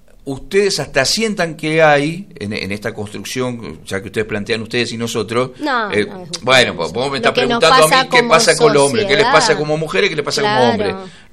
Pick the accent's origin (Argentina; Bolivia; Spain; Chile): Argentina; Sí, con cómo somos los argentinos.